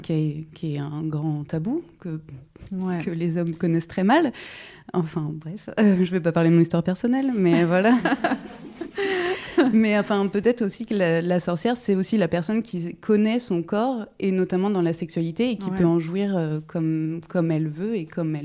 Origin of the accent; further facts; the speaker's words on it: Orléans, Centre-Val de Loire, France; je viens d'Orléans.